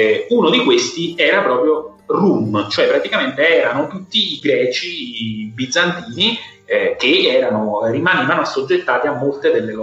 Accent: Basilicata, Italy

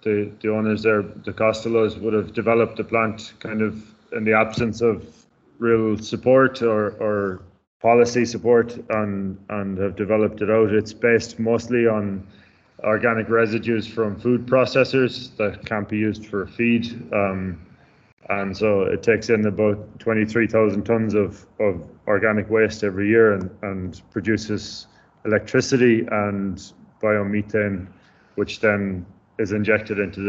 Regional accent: Connacht, Ireland; from South Galway near Clarenbridge.

